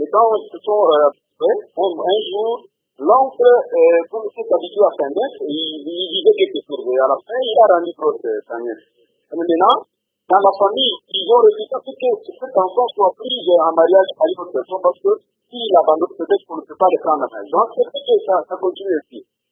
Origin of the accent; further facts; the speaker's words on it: Katanga, DR Congo; chez nous, au Katanga, effectivement, ici, même à Colosi.